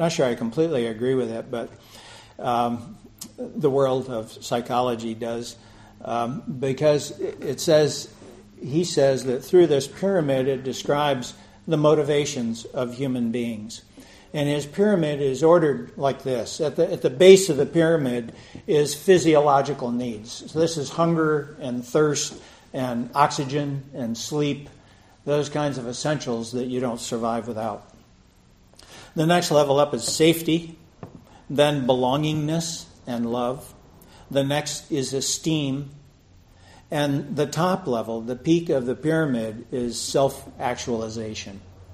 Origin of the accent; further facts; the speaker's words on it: New York, United States; So it was shortly after that I was going back to my hometown in northern New York.